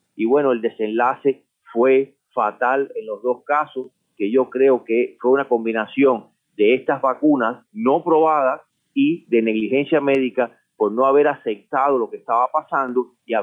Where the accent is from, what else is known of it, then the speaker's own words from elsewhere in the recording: Cuba; A todos nos duele muchísimo lo que está pasando en nuestra isla.